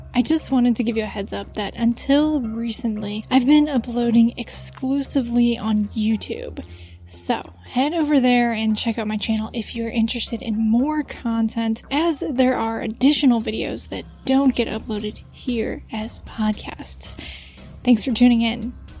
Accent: Brooklyn, New York, United States; I grew up in Brooklyn, and I was home alone from 3 to 5 p.m.

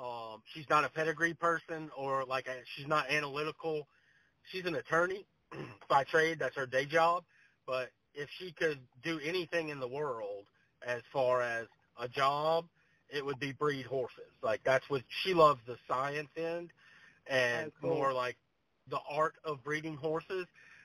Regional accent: Mississippi, United States; I grew up in South Mississippi. So, you know, around here it's all just rodeo or horse show.

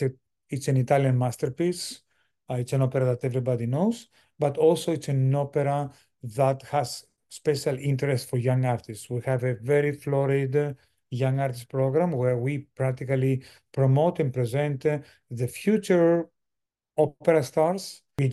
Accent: Greece; because I grew up in Greece, and in Greece we have the culture of learning a lot of languages. So when we get out of Greece, people can understand us.

